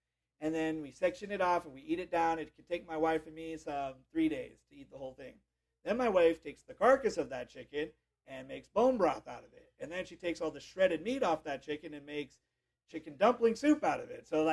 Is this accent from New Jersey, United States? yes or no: no; Hawaii, United States; I'm one of 6 children and I grew up in Hawaii, which is already expensive enough as it is.